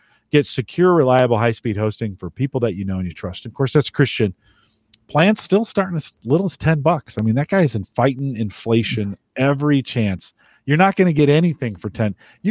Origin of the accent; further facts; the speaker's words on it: Bay Area, California, United States; I grew up in the Bay Area and no in and outs in those days.